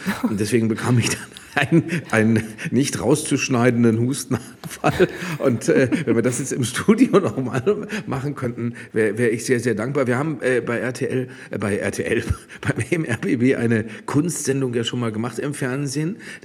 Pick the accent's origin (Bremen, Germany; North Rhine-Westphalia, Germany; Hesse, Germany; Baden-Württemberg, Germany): North Rhine-Westphalia, Germany; Dortmund; mein bester Freund hat mich damals immer mit ins Konzert in meiner Heimatstadt Dortmund genommen